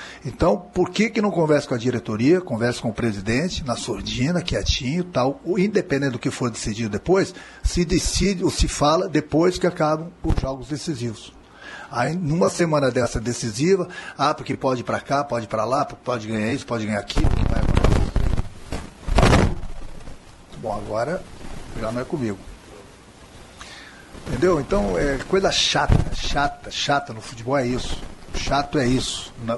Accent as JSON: {"language": "Portuguese", "region": "Rio Grande do Sul", "country": "Brazil", "said": "E eu posso criticar bastante, porque eu sou gaúcho."}